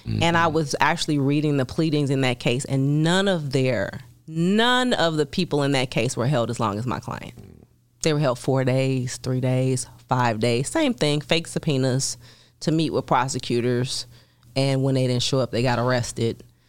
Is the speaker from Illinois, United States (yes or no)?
yes; Chicago, Illinois, United States; my law partner and I, we're both from Chicago